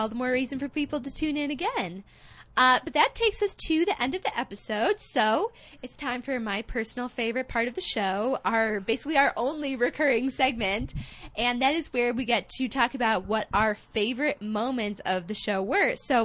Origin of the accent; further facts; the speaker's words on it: United States; But I'm an American. What do I know?